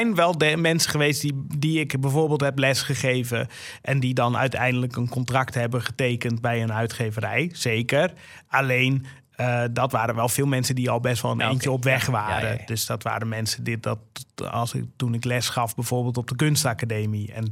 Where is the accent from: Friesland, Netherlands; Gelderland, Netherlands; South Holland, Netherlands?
Friesland, Netherlands; Sneek; Er was een klein antiquariaat in Sneek, waar ik ben opgegroeid.